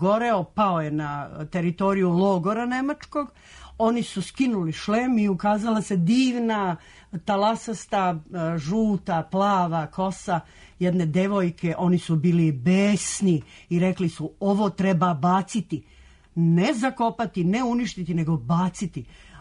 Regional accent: Belgrade, Serbia; ja sam rekla da sam Srpkinja, da dolazim iz Beograda

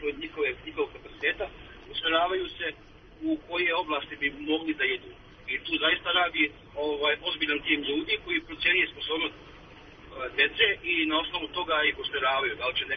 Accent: Novi Sad, Vojvodina, Serbia; moved away; Ja sam inače sam rodom iz Novog Sada, a trenutno živim i radim u vikendu.

